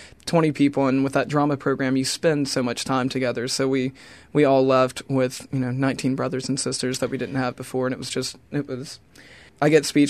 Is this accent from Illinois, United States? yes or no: no; Washington, North Carolina, United States; but I went back to my hometown in Washington, North Carolina, and enrolled in community college credits